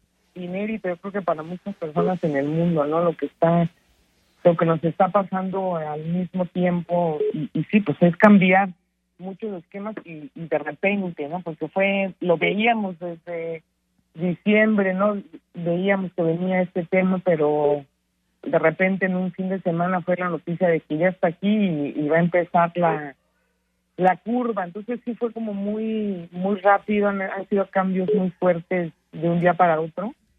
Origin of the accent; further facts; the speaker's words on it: Mexico; siento que es una gran prueba como mexicanos de realmente ver si vamos a hacer equipo